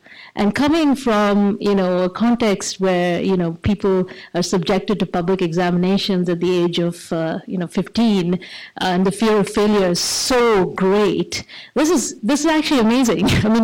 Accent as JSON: {"language": "English", "country": "India", "second_language": "English", "said": "and here I speak as an Indian"}